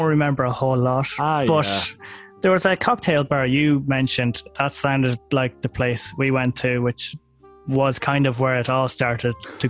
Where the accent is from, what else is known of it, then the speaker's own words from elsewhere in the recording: Summerhill, County Meath, Ireland; Meath, so Summerhill.